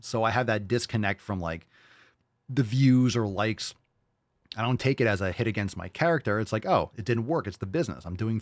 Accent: Connecticut, United States; I grew up in New England, Connecticut. So that's what we called it there.

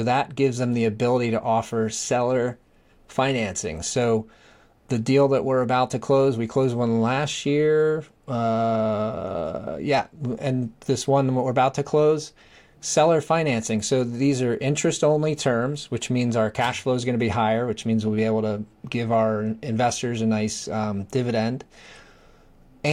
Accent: Northeast, United States; by the way, I'm from the Northeast. So when I say guys, it means guys and girls.

